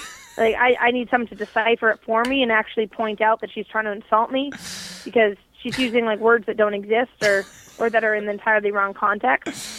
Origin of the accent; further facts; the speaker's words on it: Canada; Canadians, we are nice. Even if we say nasty things, we're still nice.